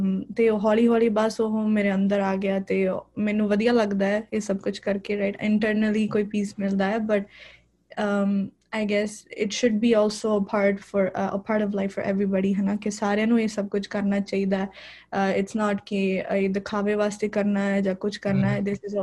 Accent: Montreal, Quebec, Canada; I was born and raised in Montreal.

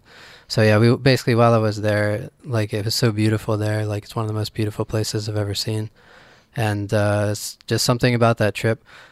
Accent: Franklin, Pennsylvania, United States; moved away as an adult; also born or lived in Austin / New Orleans; I grew up in Pennsylvania and in a small town called Franklin. And I left there when I was about 23, 24 and moved down south. I lived in Austin for a bit and then New Orleans for a few years.

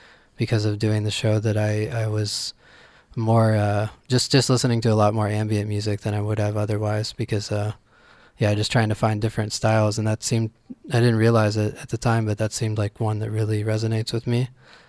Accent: Franklin, Pennsylvania, United States; moved away as an adult; also born or lived in Austin / New Orleans; I grew up in Pennsylvania and in a small town called Franklin. And I left there when I was about 23, 24 and moved down south. I lived in Austin for a bit and then New Orleans for a few years.

